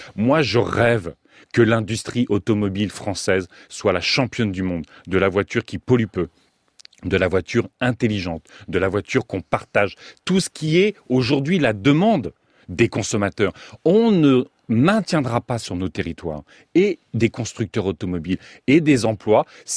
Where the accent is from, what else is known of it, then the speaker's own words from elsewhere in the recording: France; Moi, je suis français. Je suis un citoyen européen de nationalité française.